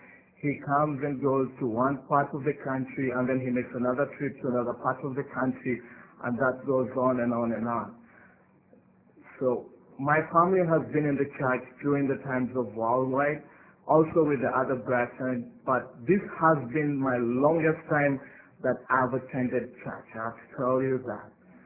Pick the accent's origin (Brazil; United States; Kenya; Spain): Kenya; Nairobi; I come from Nairobi, Kenya